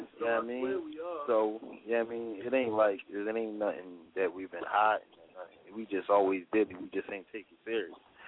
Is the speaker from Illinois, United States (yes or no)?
no; Philadelphia, Pennsylvania, United States; basically. We from South Philly. 31st and Tasker